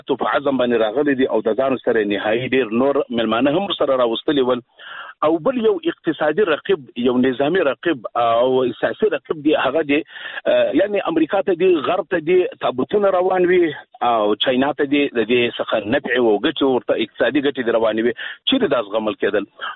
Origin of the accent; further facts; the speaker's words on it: Afghanistan; موږ افغانان یو